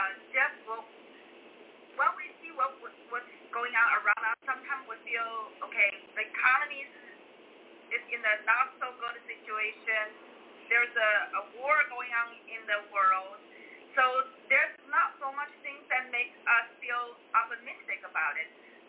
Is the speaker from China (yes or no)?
yes; China; English is a second language; I come from China to broaden my horizon